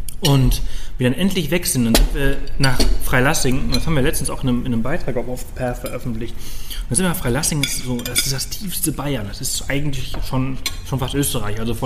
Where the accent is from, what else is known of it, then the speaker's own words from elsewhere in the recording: Spain; now in Germany; Ich komme aus Spanien, ich bin Spanier.